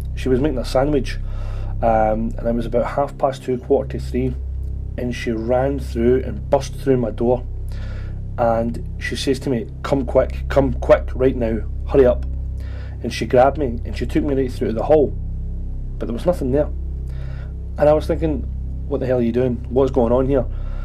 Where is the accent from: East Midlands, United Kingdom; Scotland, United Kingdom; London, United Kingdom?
Scotland, United Kingdom; Glasgow; I'm from Glasgow in Scotland, back over in the UK.